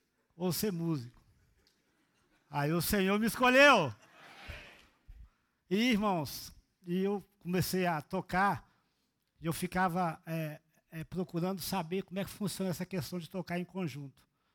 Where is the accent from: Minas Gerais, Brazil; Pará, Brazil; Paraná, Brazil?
Minas Gerais, Brazil; Belo Horizonte; eu sou lá de BH, terra do Uai, que quer dizer unidos no arrebatamento da igreja.